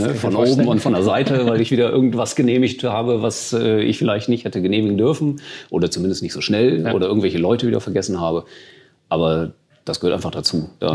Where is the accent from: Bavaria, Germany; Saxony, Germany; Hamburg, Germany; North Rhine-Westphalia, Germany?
North Rhine-Westphalia, Germany; Bonn; ich bin gebürtiger Bonner bis auf die 3 Jahre im Ausland